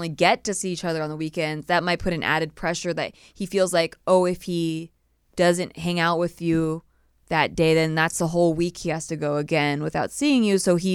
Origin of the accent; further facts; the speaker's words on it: the South, United States; I'm originally from the South, and people get married a lot earlier there